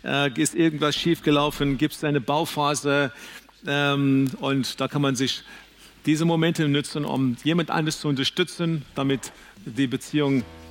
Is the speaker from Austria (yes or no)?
no; South Africa; moved away; ich erzähle, hey, ich bin aus Südafrika gekommen, ich bin hier und so weiter, ich mache dieses und jenes.